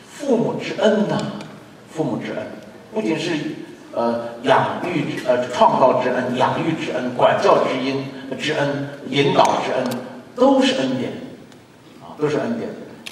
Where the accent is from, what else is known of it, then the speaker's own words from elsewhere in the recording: China; 在我们中国我们中国人不管是海外的还是国内的，从小都是受无神论的教育